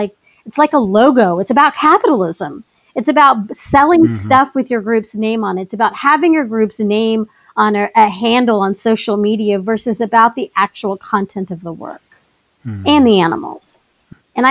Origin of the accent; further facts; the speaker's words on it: Texas, United States; also born or lived in Georgia / New Mexico / California; Now, I've lived in Georgia. I'm from Texas. I've lived in New Mexico. I've lived in California.